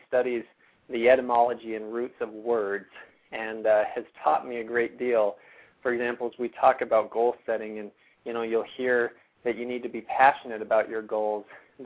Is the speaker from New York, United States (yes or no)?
no; Colorado, United States; now in Utah, United States; I live in Utah, over here in the Snowy Mountains, and we're having a great day. But I grew up in Colorado, grew up in a great home.